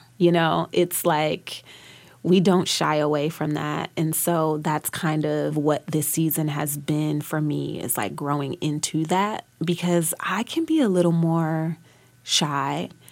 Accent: Detroit, Michigan, United States; I always say I'm from all of Detroit. You know, I talked a lot about growing up in Calumet

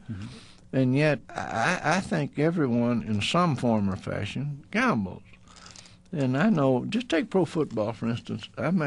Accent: Amarillo, Texas, United States; Well, I'm from Amarillo, and I was a poster child for a famine when I was just a kid.

